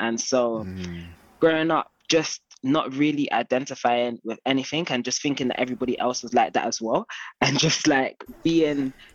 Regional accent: Ghana; like I'm Ghanaian and it's difficult, innit?

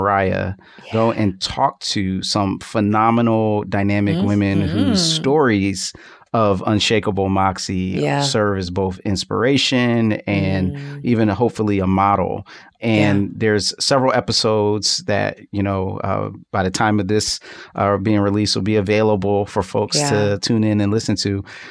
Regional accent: Philadelphia, Pennsylvania, United States; I'm from Philly. North Philly still has burnt out buildings that date back to 1968

